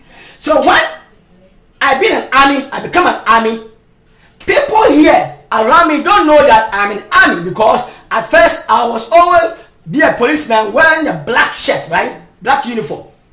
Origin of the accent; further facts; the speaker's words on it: Ashanti, Ghana; first language Twi; English is a second language; now in United States; You see, I should have said this in Ashanti, Ghana language, key. But I am in America. That is why I am speaking English. I know my English is not good enough.